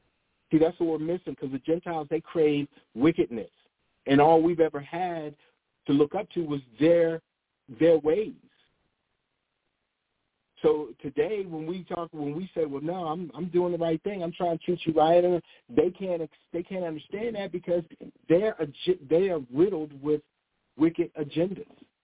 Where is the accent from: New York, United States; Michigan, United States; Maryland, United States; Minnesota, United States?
Maryland, United States; I'm from the area. I grew up in Maryland, but Delaware, they had shrimp attacks.